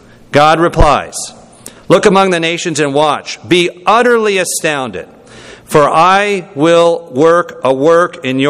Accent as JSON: {"language": "English", "region": "Georgia", "country": "United States", "said": "Just as you might advance that I am from Georgia, I'm a Georgian, and I'm also American"}